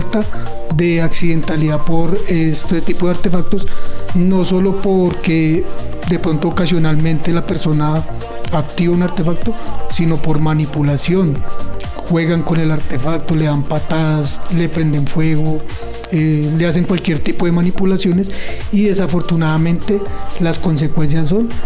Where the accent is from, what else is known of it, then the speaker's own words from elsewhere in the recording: Bogotá, Bogotá D.C., Colombia; yo soy de la ciudad de Bogotá, tengo 42 años